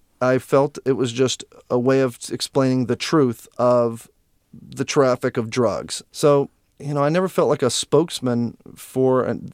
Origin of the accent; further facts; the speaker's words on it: Louisiana, United States; We left New York to my hometown, Louisiana.